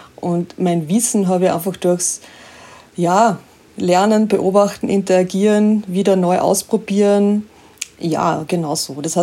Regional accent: Styria, Austria; ich bin mal aufgewachsen am Land in der Steiermark in Österreich und da hatten wir auf alle Fälle einen sehr großen Garten.

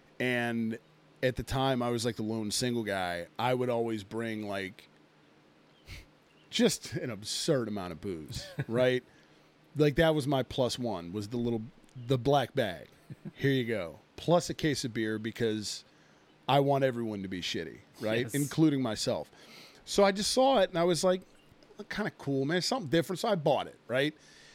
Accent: United States; Because we're American, we look down on Canadian beer.

